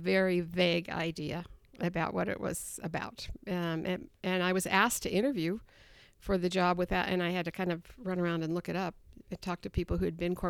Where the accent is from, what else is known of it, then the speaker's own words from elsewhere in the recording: Midwest, United States; Well, I grew up in the Midwest